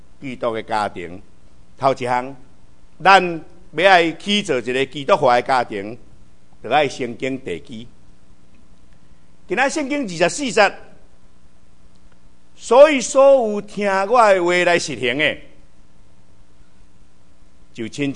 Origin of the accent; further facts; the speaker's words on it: Taiwan; 整个古约圣经的国家社会的系统跟我们台湾人很同样